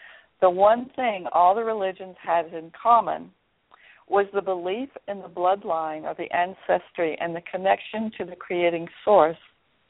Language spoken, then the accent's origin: English; United States; I was born and educated in the United States.